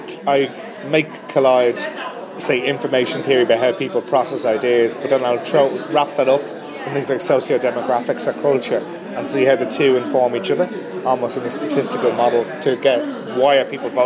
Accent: Dublin, Leinster, Ireland; accent: Dublin; Yeah, I'm from Dublin.

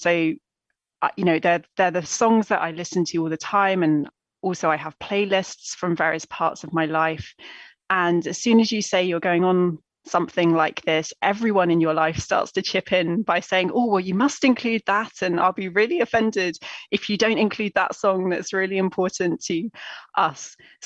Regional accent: South East England, United Kingdom; I grew up in East Sussex, down on the South Coast

